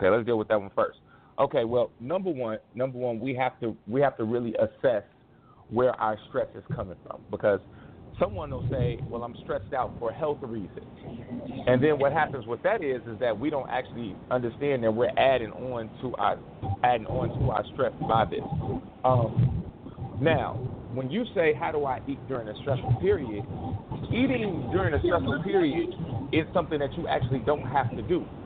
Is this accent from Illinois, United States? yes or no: yes; Chicago, Illinois, United States; All right, my bad. I'm from Chicago. You never know.